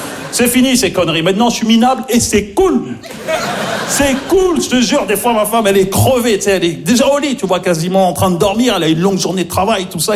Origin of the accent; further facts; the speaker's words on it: Maisons-Alfort, Île-de-France, France; j'ai grandi à Maisons-Alfort, en plus, tu vois, dans le 9-4